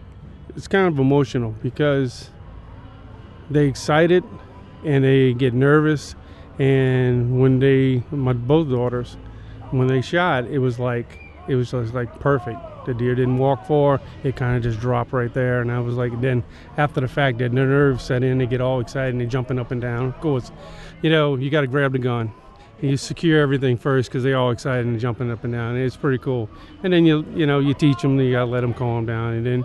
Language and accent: English; Plaquemine Parish, Louisiana, United States; Well, I'm born and raised in Plaquemine Parish. My wife is from St. Bernard Parish, 12 miles away.